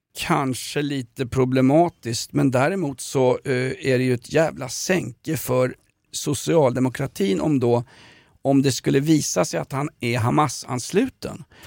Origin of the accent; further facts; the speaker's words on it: Märsta, Stockholm County, Sweden; Jag är från Märsta.